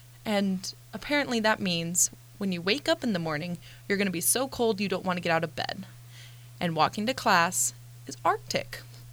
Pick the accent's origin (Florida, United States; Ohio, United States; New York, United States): Ohio, United States; I mean, I've lived in Ohio my whole life and I'm from Northeast Ohio.